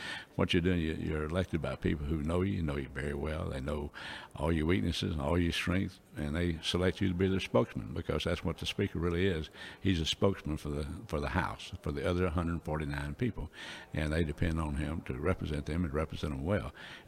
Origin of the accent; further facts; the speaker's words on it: Texas, United States; I was from Texas. I was born and raised in Limestone County